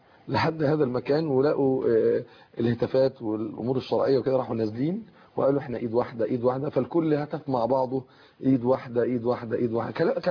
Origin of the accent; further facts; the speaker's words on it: Egypt; أنا مواطن مصري عادي خالص وديانتي الإسلام